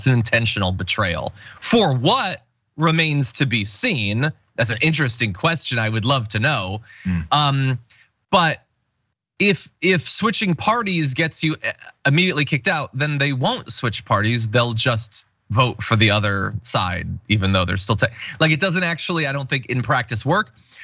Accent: Connecticut, United States; I come from Connecticut.

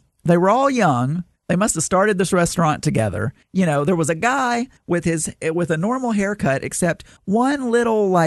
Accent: Arkansas, United States; I am Southern, Daniel. I know about biscuits. I was raised in South Arkansas.

